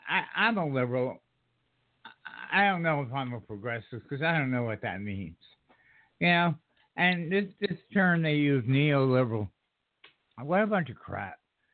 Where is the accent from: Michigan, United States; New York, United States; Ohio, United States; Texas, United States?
New York, United States; now in South Carolina, United States; Pennsylvania is one of the racist states I've ever been in, and I'm from New York. I've seen it in New York, but never like I've seen it in Pennsylvania.